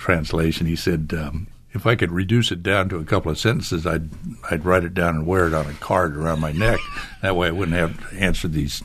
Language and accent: English; Long Beach, California, United States; You grew up in the Valley, and I was from Long Beach.